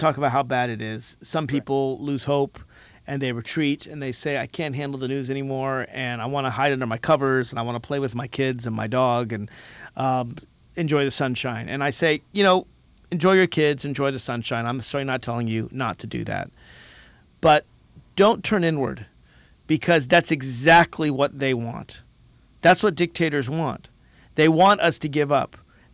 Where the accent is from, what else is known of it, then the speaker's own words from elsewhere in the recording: Virginia, United States; And I see it right here in my home state of Virginia.